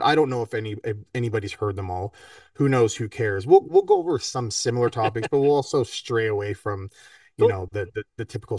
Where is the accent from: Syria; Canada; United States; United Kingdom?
Canada; See, like, I'm like a Canadian